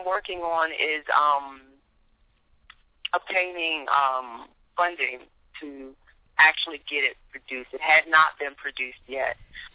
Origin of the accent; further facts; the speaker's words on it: Washington, District of Columbia, United States; growing up in Washington, D.C.